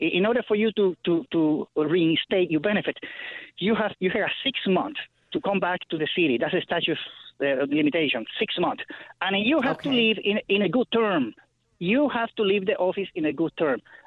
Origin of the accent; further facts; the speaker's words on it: Puerto Rico; now in Bridgeport, United States; I'm from Bridgeport. I'm Puerto Rican, and I've been here 46 years.